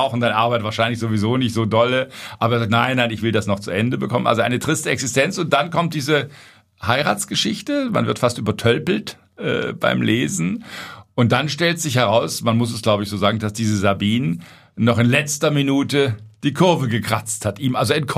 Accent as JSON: {"language": "German", "region": "Baden-Württemberg", "country": "Germany", "tie": "born or raised there", "said": "Ich als gebürtiger Schwabe kann das in gewisser Weise natürlich nachvollziehen."}